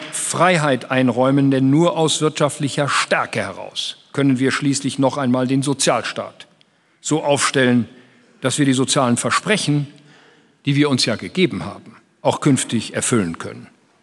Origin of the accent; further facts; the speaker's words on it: Germany; Wir verteidigen sie als Deutsche.